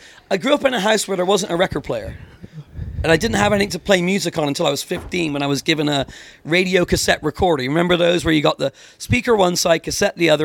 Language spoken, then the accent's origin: English; England, United Kingdom; you had four channels growing up in England.